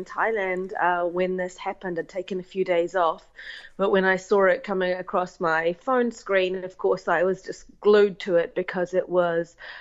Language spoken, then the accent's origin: English; New Zealand; And at the same time, as a New Zealander and as a journalist, a feeling that I absolutely had to be here to write about this.